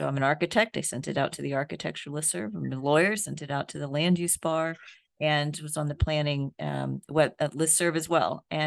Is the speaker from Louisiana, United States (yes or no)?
no; Houston, Texas, United States; I grew up in Houston, which happens to be the only large American city without zoning.